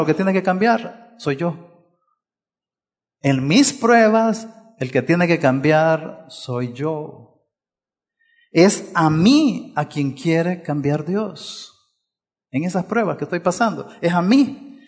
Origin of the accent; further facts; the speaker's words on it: Puerto Rico; Ya lo hice como puertorriqueño, aportar, ¿no?